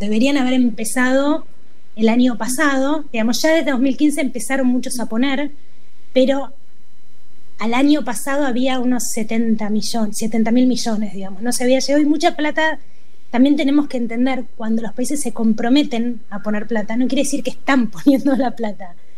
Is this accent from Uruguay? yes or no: no; Argentina; Los países que tienen industrias, como la Argentina, podríamos estar haciendo estas cosas